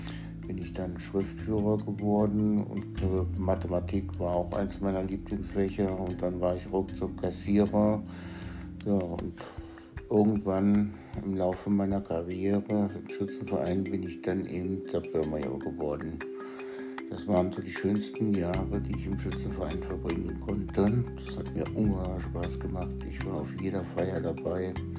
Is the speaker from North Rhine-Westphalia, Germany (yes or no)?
yes; Neuss, North Rhine-Westphalia, Germany; Also ich wurde am 8.12.1963 geboren in Neuss. Ne? Bin auch in der Nähe von Neuss aufgewachsen, habe in Norf die Realschule besucht.